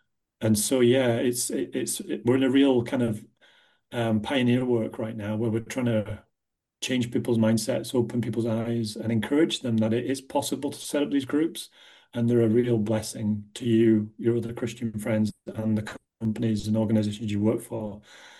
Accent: Yorkshire and the Humber, United Kingdom; moved away as an adult; now in Scotland, United Kingdom; So I've been in Scotland since I came to university. I'm from Yorkshire originally, and been here. I've been working here all my life

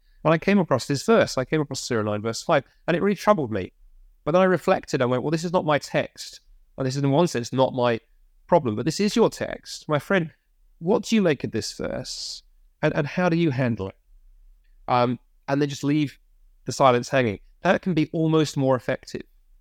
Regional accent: United Kingdom; Hey, you know, as British Christians, we can be a bit on the back foot.

